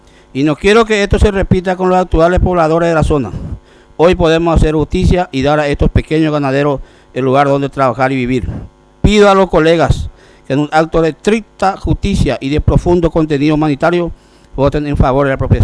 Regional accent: Paraguay; Como paraguayos, esta Cámara tiene que escuchar los argumentos y hacer justicia

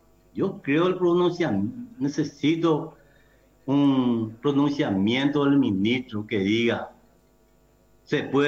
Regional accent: Paraguay; Nosotros somos paraguayos y paraguayas.

